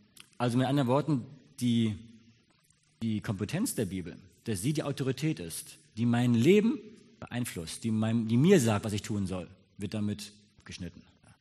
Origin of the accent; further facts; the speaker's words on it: Hamburg, Germany; ich bin selbst aus Hamburg.